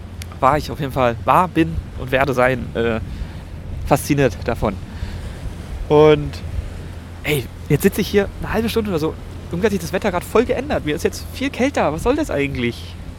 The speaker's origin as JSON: {"language": "German", "region": "Brandenburg", "country": "Germany", "said": "da sind wir Brandenburger, was weiß ich, oder Mitteldeutsche"}